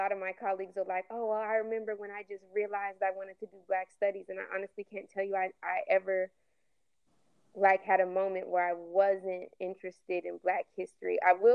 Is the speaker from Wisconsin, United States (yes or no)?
no; Denver, Colorado, United States; moved away as an adult; now in Atlanta, United States; You know, I'm from Denver, Colorado. And when I got here, I was like, man, I'm going to get this degree, knock out this 2 years, and I'm getting out of here.